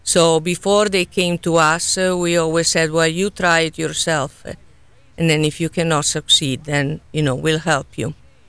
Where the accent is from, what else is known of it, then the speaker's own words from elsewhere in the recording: Italy; born there; English is a second language; moved away as an adult; I was born in Italy. We came here after my husband became a doctor in Italy